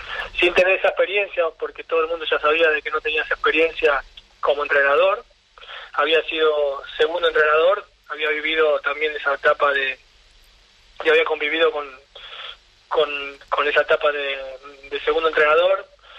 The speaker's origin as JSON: {"language": "Spanish", "country": "Argentina", "lives_now": "Spain", "said": "yo me he juntado con un grupo de amigos que tengo acá por la zona, que somos casi todos argentinos"}